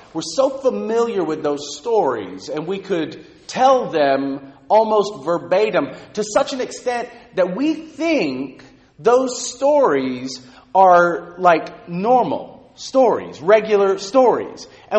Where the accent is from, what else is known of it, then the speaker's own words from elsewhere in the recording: California, United States; I grew up in Southern California.